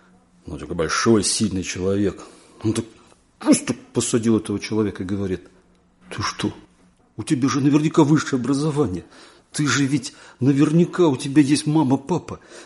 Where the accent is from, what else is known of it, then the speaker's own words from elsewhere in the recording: Belarus; Мы приехали из Белоруссии, у нас была целая группа.